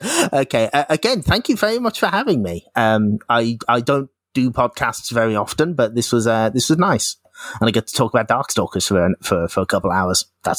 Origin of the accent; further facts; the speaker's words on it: United Kingdom; No, it's to make sure people know that I'm from Britain so that they know that I'm not spelling words wrong. It's that's we add those extra U's on purpose.